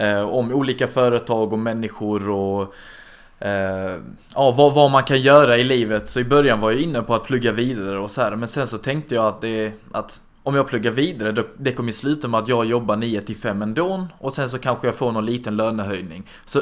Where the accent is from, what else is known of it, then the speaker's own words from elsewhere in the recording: Helsingborg, Skåne, Sweden; accent: Scanian; also born or lived in Stockholm; Och jag är född i Stockholm och jag är uppvuxen där de första 10 åren. Och sen så flyttade vi till Helsingborg. Så min ungdomsuppväxt har varit i Helsingborg och det är där jag kommer från liksom.